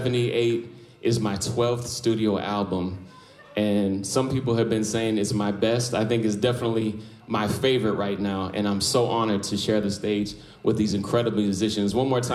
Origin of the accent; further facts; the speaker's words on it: Minneapolis, Minnesota, United States; born there; But 1978 was the year I was born. I was born in Minneapolis, Minnesota.